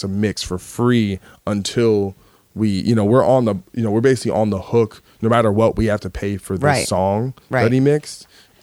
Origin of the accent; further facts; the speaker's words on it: United States; Seville, but I say Seville because I'm from America. We speak American.